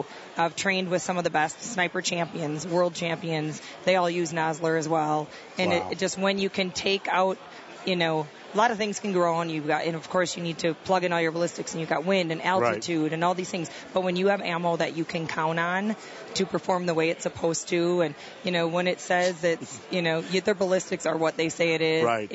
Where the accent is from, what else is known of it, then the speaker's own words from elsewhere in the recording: Wisconsin, United States; I'm from the Midwest, from Wisconsin.